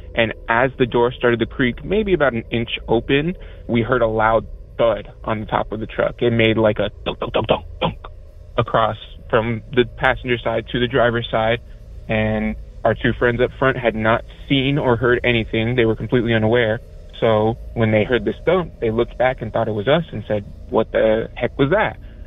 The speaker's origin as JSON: {"language": "English", "region": "Arizona", "country": "United States", "lives_now": "Minnesota, United States", "said": "I actually live in Minnesota, but I'm originally from Arizona"}